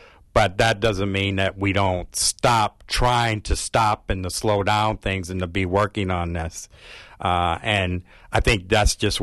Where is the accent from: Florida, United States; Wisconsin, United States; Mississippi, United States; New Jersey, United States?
Wisconsin, United States; Milwaukee; now in La Crosse, United States; and I'm originally from Milwaukee, but I've been gone for quite a long time living in La Crosse.